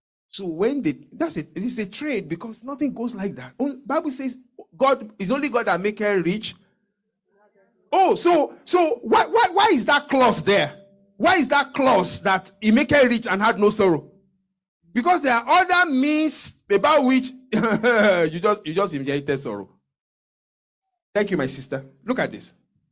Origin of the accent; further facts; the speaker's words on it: Nigeria; He knew I'm from Nigeria.